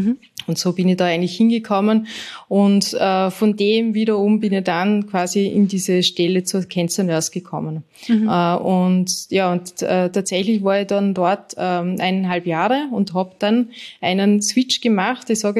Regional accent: Vorarlberg, Austria; now in Vienna, Austria

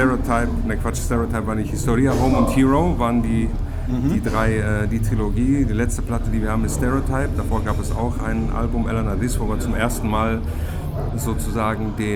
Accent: Greece; Das erinnert mich so ein bisschen an meine Wurzeln. Nämlich, ich bin Grieche und Amphitheater, das verbinde ich so ein bisschen.

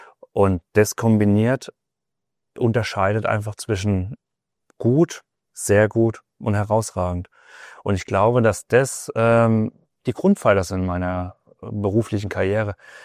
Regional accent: Ettlingen, Baden-Württemberg, Germany; born there; now in Frankfurt, Germany; Ich bin 32 Jahre alt, gebürtig aus Ettlingen bei Karlsruhe und bin jetzt hier tätig seit letztem Jahr im The Dune in Frankfurt

